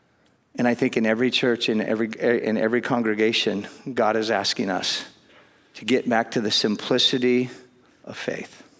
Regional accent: Kodiak, Alaska, United States; When I went to Kodiak, Alaska, I went back to my hometown and I tried to do a crusade in my hometown and we had about 12 people show up.

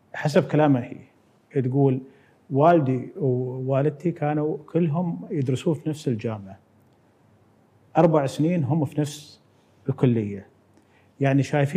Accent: United Arab Emirates; خاصة إحنا كمجتمع إماراتي كنا مجتمع يعني منفتح ومتعايش ومتحاب

